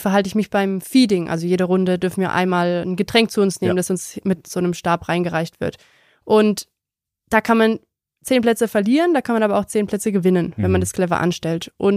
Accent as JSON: {"language": "German", "country": "Germany", "said": "bei der EM in Rom habe ich als Deutsche gewonnen und die Leute aus Italien haben mir zugejubelt."}